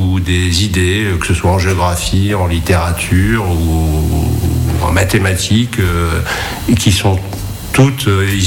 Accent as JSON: {"language": "French", "town": "Paris", "region": "Île-de-France", "country": "France", "tie": "born there", "said": "Je suis né à Paris."}